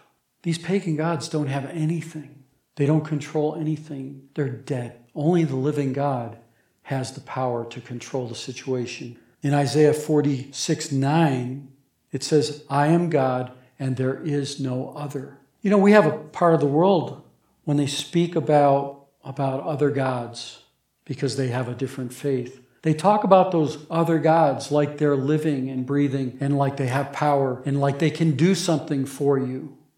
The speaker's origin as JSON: {"language": "English", "town": "Syracuse", "region": "New York", "country": "United States", "tie": "born or raised there", "said": "the ship stops in my hometown for three days, because that's where I grew up, with Syracuse. Of course, the Syracuse I grew up in was landlocked, so it's probably not the same one."}